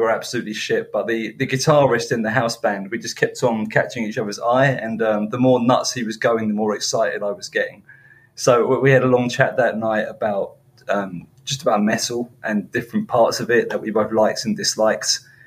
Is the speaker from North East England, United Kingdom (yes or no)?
no; East of England, United Kingdom; moved away as an adult; also born or lived in Scarborough, United Kingdom; originally from South Hertfordshire, but basically North London. It's really close to Enfield.